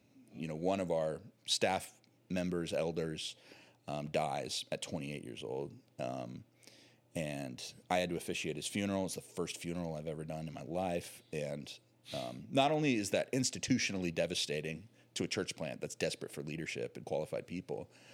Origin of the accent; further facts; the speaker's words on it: Albany, Oregon, United States; we moved next door to my hometown, Albany, which is, if you're familiar, mm-hmm. really just the other side of the Willamette River from Corvallis.